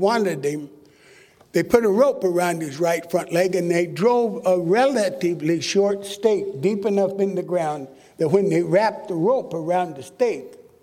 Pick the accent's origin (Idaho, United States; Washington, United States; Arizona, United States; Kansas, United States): Kansas, United States; Milan; also born or lived in Alhambra, United States; So I was born on December the 3rd, 1932, in a little East Los Angeles town called Alhambra. And I don't remember living in Alhambra. The first home I remember living in was Milan, Kansas.